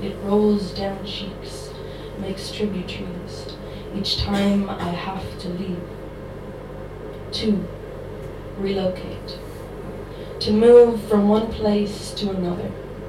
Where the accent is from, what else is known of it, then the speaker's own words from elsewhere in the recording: Limerick, Munster, Ireland; Yes, exactly. I'm from Limerick.